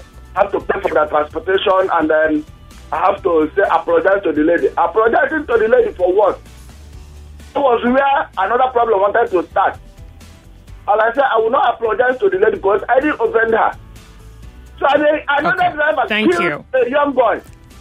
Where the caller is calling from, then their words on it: Nigeria; I'm calling from Odualaba.